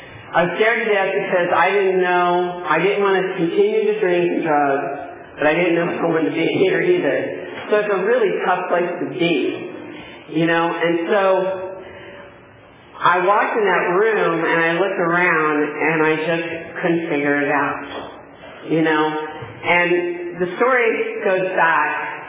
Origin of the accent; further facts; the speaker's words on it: Palm Springs, California, United States; also born or lived in Oklahoma; now in Visalia, United States; because I was raised here in Palm Springs and in the Valley. So anyway, I'm back here in Visalia.